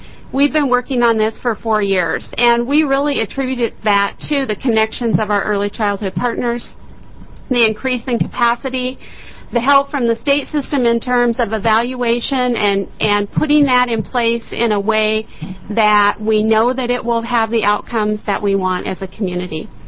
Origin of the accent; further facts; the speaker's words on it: United States; I'm from Crick County.